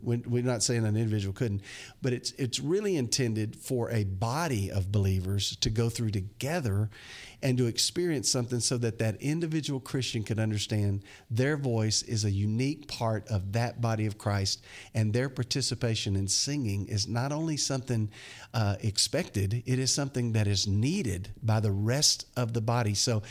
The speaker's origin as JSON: {"language": "English", "region": "Mississippi", "country": "United States", "said": "I feel like I need to spell it because I'm from Mississippi and they may not know what I'm meaning."}